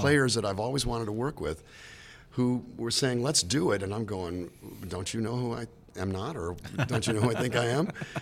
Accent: Calexico, California, United States; I grew up in Calexico, California, on the Mexican border.

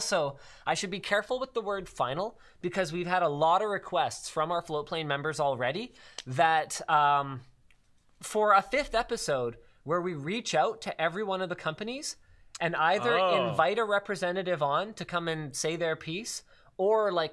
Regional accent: Canada; because we're Canadian and they're all American

